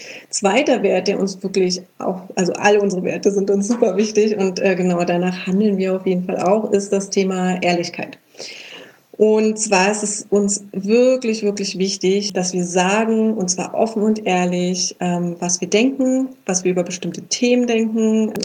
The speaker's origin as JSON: {"language": "German", "region": "Berlin", "country": "Germany", "said": "Wir kommen beide ja aus Berlin."}